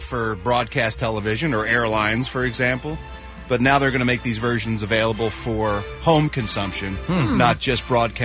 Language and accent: English; Philadelphia, Pennsylvania, United States; Because it puts my hometown of Philadelphia in the best possible light.